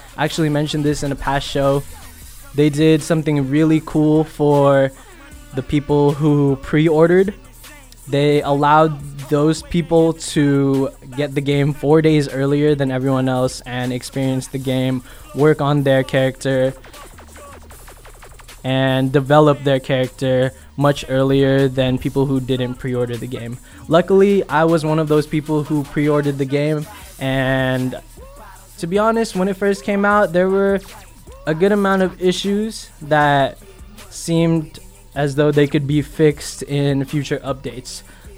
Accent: Sacramento, California, United States; I'm originally from Sacramento

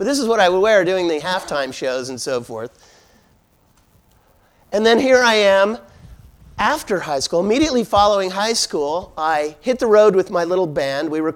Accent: San Rafael, California, United States; But when I was a kid growing up in San Rafael

